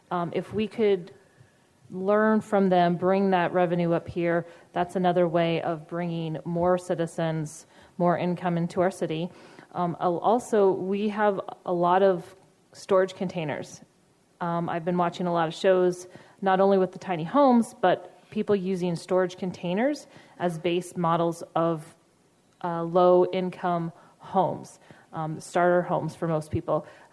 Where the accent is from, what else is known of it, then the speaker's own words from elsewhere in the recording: Washington, United States; I'm from Washington State.